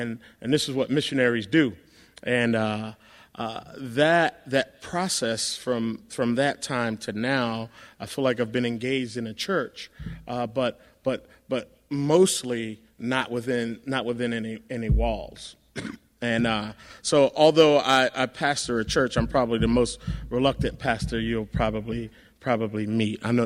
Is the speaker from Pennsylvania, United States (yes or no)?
yes; Philadelphia, Pennsylvania, United States; moved away as an adult; now in Atlanta, United States; I grew up in Philadelphia.